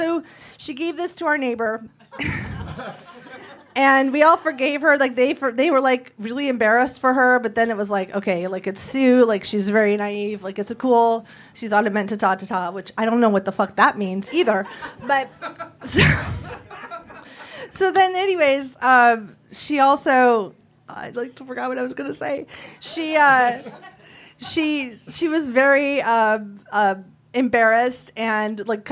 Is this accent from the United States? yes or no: yes; Michigan, United States; And we're from the Midwest. We're from Michigan.